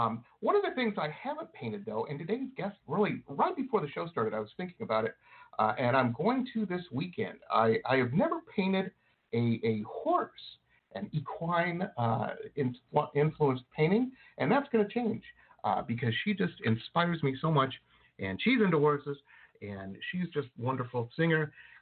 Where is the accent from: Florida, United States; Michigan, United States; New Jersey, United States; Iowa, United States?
Michigan, United States; It's been years and years since my grandparents lived in Oklahoma. I grew up in Michigan